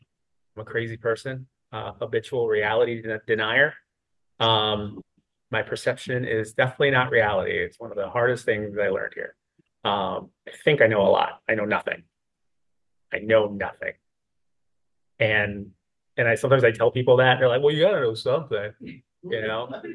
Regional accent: Chicago, Illinois, United States; I'm originally from Chicago, Midwest is best.

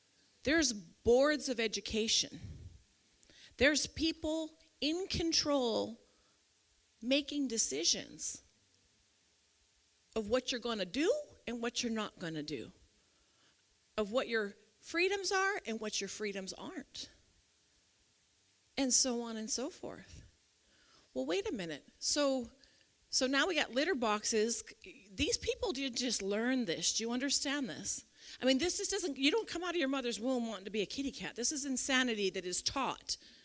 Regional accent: Illinois, United States; My sister, I just went to Chicago. I'm from Illinois, and I went to Chicago because my niece got married

